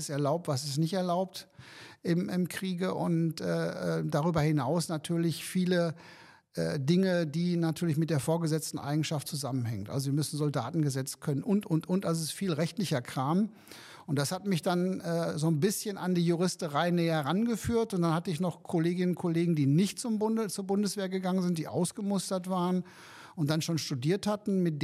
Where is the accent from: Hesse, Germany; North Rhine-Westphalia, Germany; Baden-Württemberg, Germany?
North Rhine-Westphalia, Germany; Dortmund; born there; now in Hanover, Germany; Seit 2001 bin ich hier in Hannover, fühle mich in Hannover wohl, bin zwar geboren in Dortmund, aber bekennender Hannoveraner und das ist meine Heimat.